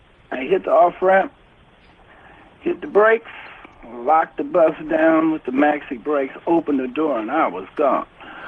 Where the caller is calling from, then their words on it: Sacramento, California, United States; I'm calling from Sacramento.